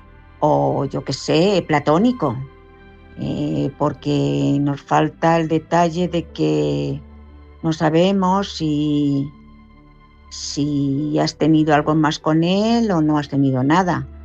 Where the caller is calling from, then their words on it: Madrid, Community of Madrid, Spain; de Madrid.